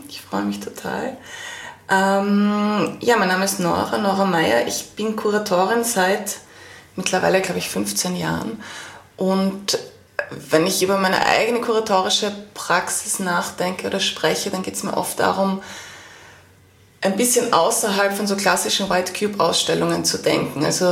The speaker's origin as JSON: {"language": "German", "region": "Vienna", "country": "Austria", "tie": "born or raised there", "said": "ich bin in Wien geboren und auch in Wien aufgewachsen."}